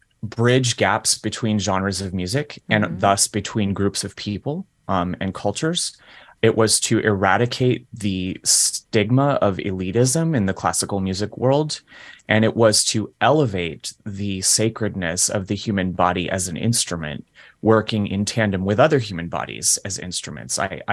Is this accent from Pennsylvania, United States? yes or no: no; New York City, New York, United States; I admit to living a somewhat nuclear existence as a New Yorker.